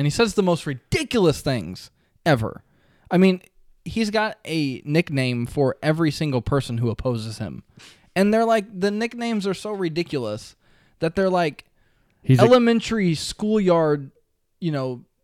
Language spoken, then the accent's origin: English; United States; Although I'm from America, so I just laugh at myself.